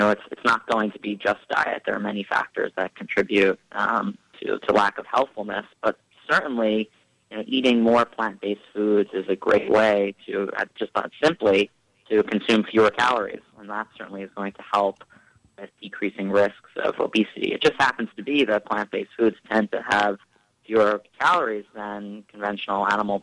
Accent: Staten Island, New York, United States; I mean, look, I grew up in Staten Island, New York.

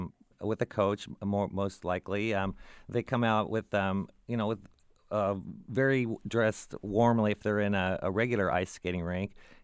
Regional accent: Des Moines, Iowa, United States; Yeah, I grew up in Des Moines, and I started roller skating at a young age

